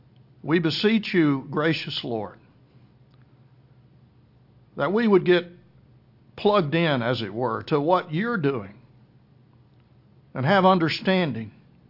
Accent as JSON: {"language": "English", "town": "Plainview", "region": "Texas", "country": "United States", "tie": "born or raised there", "said": "Back in 1973, I grew up in Plainview, Texas, and my brother was killed in a tornado that struck Plainview, Texas."}